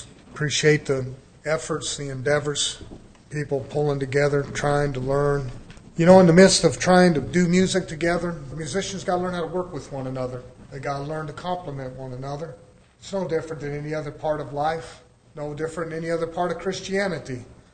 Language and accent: English; United States; I can speak as an American. I can say we Americans are spoiled people.